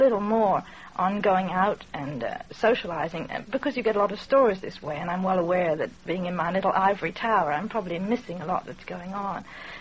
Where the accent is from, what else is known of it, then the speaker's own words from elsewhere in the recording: England, United Kingdom; now in United States; I grew up loving horses in England, and I found my family couldn't afford to keep me in horses, so I came over here.